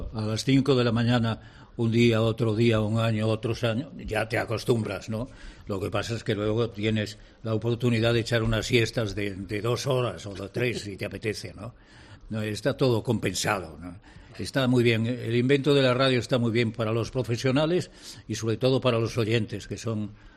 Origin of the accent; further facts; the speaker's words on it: Ponferrada, Castile and León, Spain; Mi primer programa de radio, tenemos que acudir a mi pueblo, a Ponferrada, a Radio Juventud de Ponferrada. Cuando yo salía del instituto, me iba a la emisora a hacer el ventanal de la ciudad.